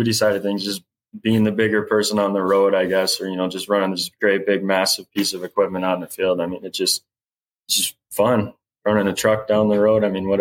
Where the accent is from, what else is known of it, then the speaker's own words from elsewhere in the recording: Miles City, Montana, United States; I'm from a small town in Montana. It's called Miles City. Grew up wrenching on the cars with dad and grandpa